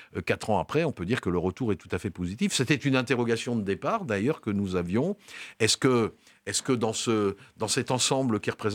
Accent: Lyon, Auvergne-Rhône-Alpes, France; moi je viens de Lyon

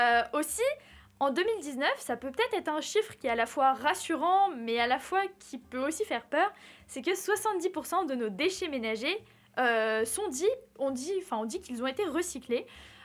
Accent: France; notre consommation quotidienne en tant que Français

